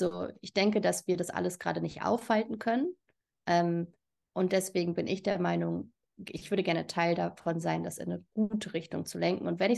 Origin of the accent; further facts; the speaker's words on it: Berlin, Germany; Ich bin auch Berlinerin.